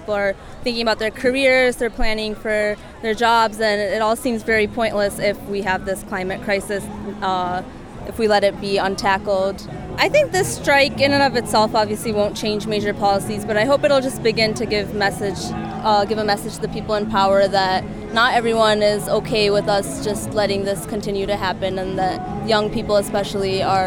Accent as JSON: {"language": "English", "town": "Ann Arbor", "region": "Michigan", "country": "United States", "said": "I'm from Ann Arbor."}